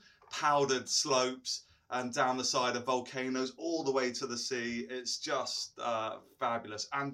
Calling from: Petropavlovsk-Kamchatsky, Kamchatka Krai, Russia; Yes, I'm joining you from Petropavlovsk from Kamchatka

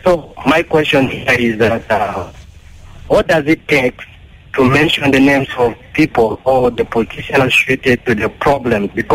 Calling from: Bor, Jonglei, South Sudan; I'm Tron in Bor Town.

